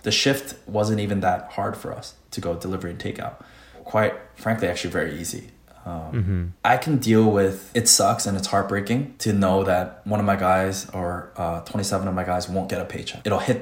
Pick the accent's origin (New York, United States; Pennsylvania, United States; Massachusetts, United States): New York, United States; So I'm from New York, and we have that whole, to our detriment almost, that hustle, no matter what, push through that New York.